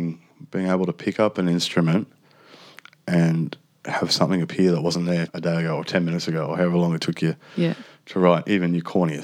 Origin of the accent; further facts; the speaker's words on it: Darwin, Northern Territory, Australia; But originally, my people, Larrakia people, through Northern Territory, Darwin, and connections to Wyndham in WA, which is near Kununurra over there